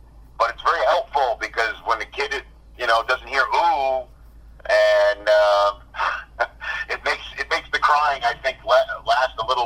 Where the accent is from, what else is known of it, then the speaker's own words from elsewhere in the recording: Staten Island, New York, United States; when I was a kid in Staten Island growing up in New York.